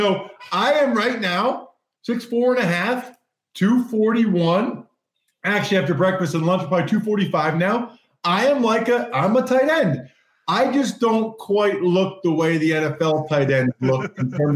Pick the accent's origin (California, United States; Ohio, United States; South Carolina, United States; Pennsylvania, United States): Pennsylvania, United States; And then we're playing the Eagles, my hometown team.